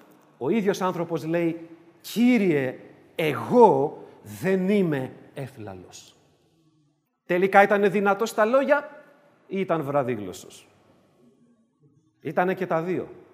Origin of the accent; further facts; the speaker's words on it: Piraeus, Attica, Greece; επειδή είμαι από τον Πειραιά, θα το πω πειραιώτικα